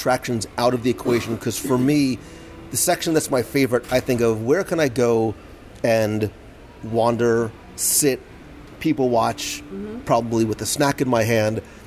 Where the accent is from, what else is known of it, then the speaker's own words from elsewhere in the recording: Plainfield, New Jersey, United States; I grew up in Plainfield, New Jersey.